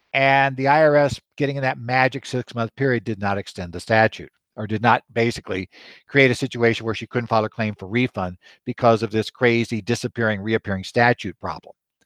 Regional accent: Arizona, United States; I follow discussions on Connect sites for New Jersey and Minnesota, along with my home state of Arizona.

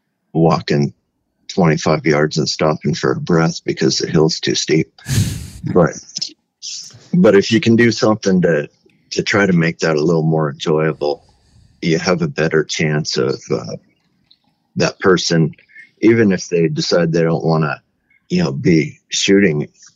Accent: Montana, United States; especially growing up in Western Montana, where it was a little thicker

